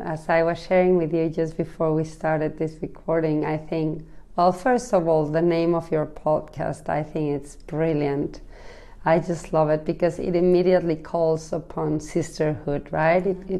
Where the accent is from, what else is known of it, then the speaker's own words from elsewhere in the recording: Mexico; I come from Mexico, and of course in Mexico that it's even more because it's still Latin America